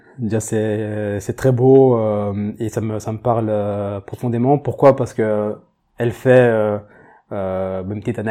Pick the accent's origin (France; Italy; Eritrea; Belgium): Belgium; Brussels, Brussels-Capital Region; j'ai 31 ans, je suis français mais de Bruxelles. J'ai toujours habité à Bruxelles et c'est vraiment ma ville